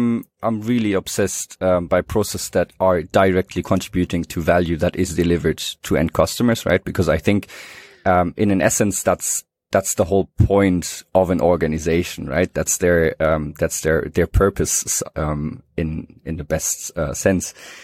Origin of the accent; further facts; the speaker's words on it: Heidelberg, Baden-Württemberg, Germany; English is a second language; but I grew up in Heidelberg